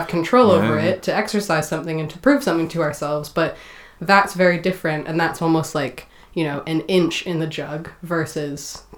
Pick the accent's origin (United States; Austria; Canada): Canada; now in Manchester, United Kingdom; when I grew up in Canada.